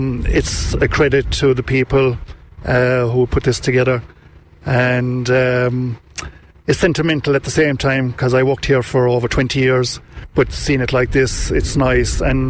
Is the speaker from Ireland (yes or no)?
yes; Listowel, Munster, Ireland; I'm from Listowel.